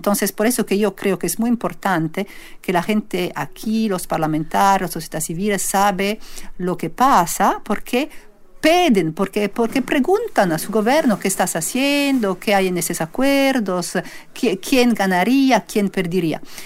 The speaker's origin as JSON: {"language": "Spanish", "country": "Switzerland", "second_language": "Spanish", "said": "en Suiza, por ejemplo, que en mi país, en Suiza las industrias más fuertes"}